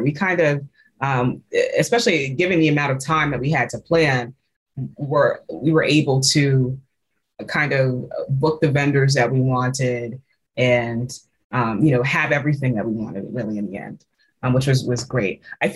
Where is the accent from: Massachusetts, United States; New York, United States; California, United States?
New York, United States; And so I grew up on Long Island.